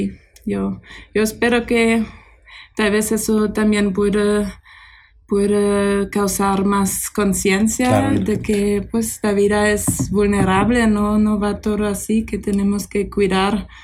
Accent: Münster, North Rhine-Westphalia, Germany; Spanish is a second language; en mi ciudad, Münster, donde vengo de Alemania

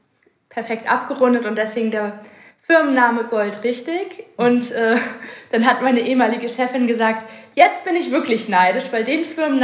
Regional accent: Hamburg, Germany; also born or lived in Munich; ich habe in München gelebt, in meiner Heimatstadt Hamburg, immer mittendrin.

